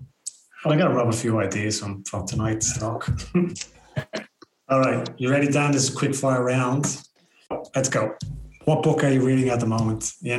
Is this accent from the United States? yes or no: no; Ireland; Yeah, I'm Irish, so we don't go for the Yorkshire pudding.